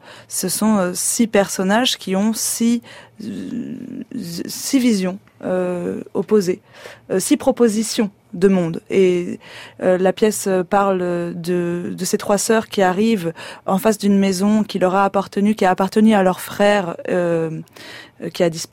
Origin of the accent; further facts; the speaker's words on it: Binic, Brittany, France; je viens de Binic, dans les Côtes d'Armor